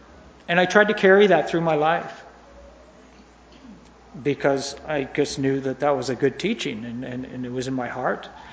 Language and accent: English; Ennismore, Ontario, Canada; I'd like to start way back in the beginning, when I was growing up in Ennismore.